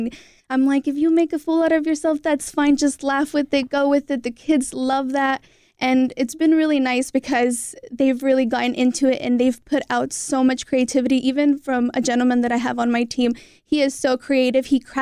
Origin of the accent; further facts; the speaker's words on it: Parlier, California, United States; I grew up in Parlier, California, way out there in the country, the home of the Panthers.